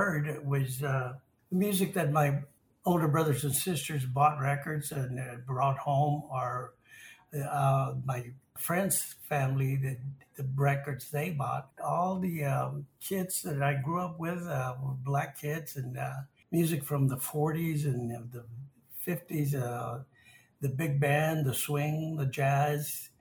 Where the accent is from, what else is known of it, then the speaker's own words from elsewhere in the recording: Temple, Texas, United States; I was born and raised here in Temple, where I still reside now. I was the first of my family's siblings to be born in town, and I'm seventh of 13.